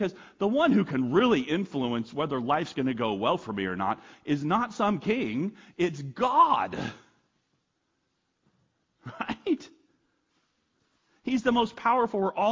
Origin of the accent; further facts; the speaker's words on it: United States; That's a tough thing for me to hear as an American.